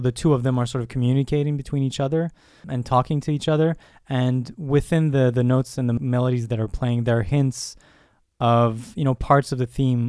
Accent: Montreal, Quebec, Canada; I'm from Montreal, so I was born in Montreal.

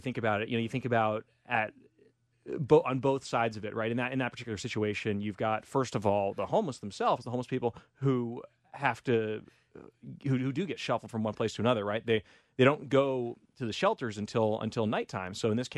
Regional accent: California, United States; I'm Californian.

